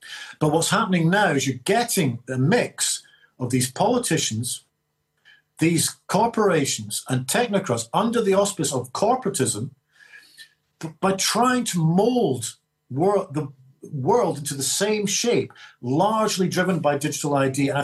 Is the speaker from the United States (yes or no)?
no; Scotland, United Kingdom; One of the great things I feel proud about being a Scot